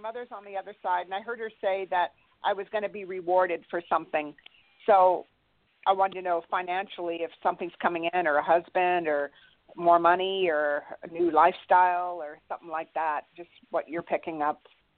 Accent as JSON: {"language": "English", "region": "New York", "country": "United States", "tie": "born there", "lives_now": "Santa Barbara, United States", "said": "I was born in New York. I live in California."}